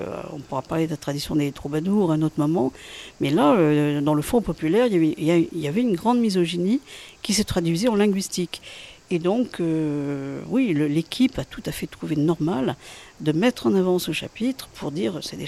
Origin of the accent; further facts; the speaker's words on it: Toulouse, Occitanie, France; Moi qui suis effectivement occitaniste, je suis de Toulouse